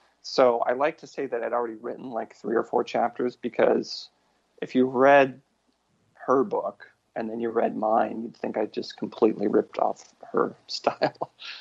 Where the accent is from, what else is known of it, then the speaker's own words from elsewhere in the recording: Tacoma, Washington, United States; Yeah, so he was in a mall in my hometown, Tacoma, Washington, much maligned Tacoma, Washington, sort of in the shadow of Seattle.